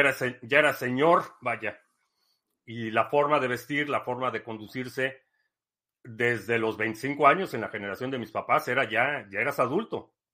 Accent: Mexico City, Mexico; now in United States; Soy mexicano, sí, nací en la Ciudad de México y vivo en Estados Unidos desde hace mucho. Antes de que muchos de ustedes nacieran, llegué a Estados Unidos en el 2005.

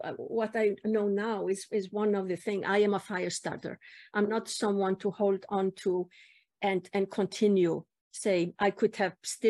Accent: Iceland; And this was in Iceland, in my home country.

